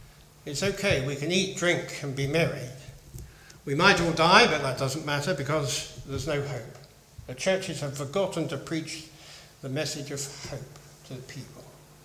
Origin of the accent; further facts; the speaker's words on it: United Kingdom; We had British values, or values that we valued as British people, and anyone else who was a believer.